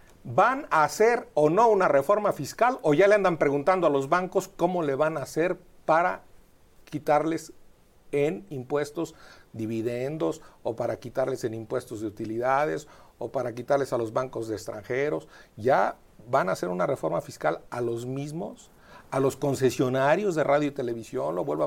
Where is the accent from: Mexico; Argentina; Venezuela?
Mexico; porque somos distintos los mexicanos, porque pensamos distinto.